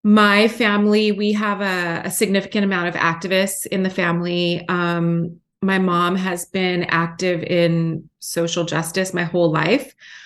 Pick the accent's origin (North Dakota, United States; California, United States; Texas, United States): California, United States; Los Angeles; I was born in Los Angeles in a very progressive neighborhood called Silver Lake Echo Park.